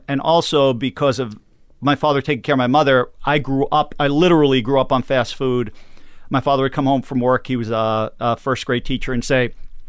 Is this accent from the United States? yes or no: yes; New York, United States; Long Island.